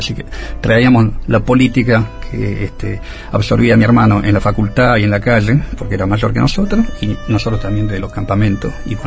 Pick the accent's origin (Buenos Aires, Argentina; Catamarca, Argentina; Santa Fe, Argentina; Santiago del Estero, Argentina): Buenos Aires, Argentina; en casa hablamos en francés, ¿no? En el colegio también, porque íbamos al colegio francés. En el barrio con los otros pibes, no, hablábamos en porteño. Nosotros los más jóvenes, los niños, nos aporteníamos muy rápidamente.